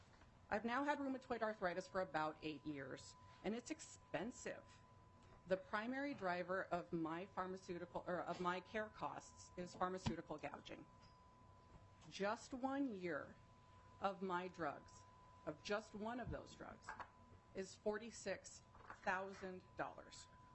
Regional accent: Minnesota, United States; as a Minnesotan with a chronic illness

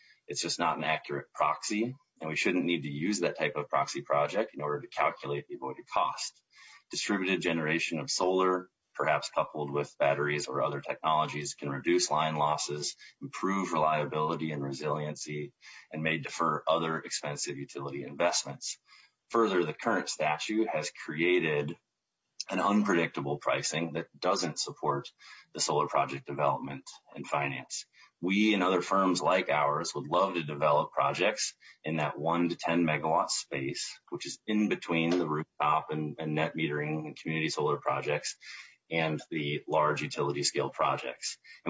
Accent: Plymouth, Minnesota, United States; also born or lived in California; I grew up in Plymouth, Minnesota, graduated from the University of Minnesota, and spent about 9 years developing solar projects out in California before relocating back home in 2014.

